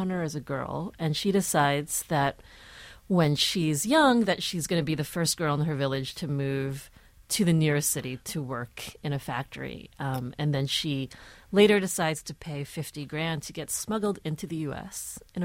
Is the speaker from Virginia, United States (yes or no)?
no; New Jersey, United States; My short stories are a lot about growing up in New Jersey and also a lot about Chinese-American families as well.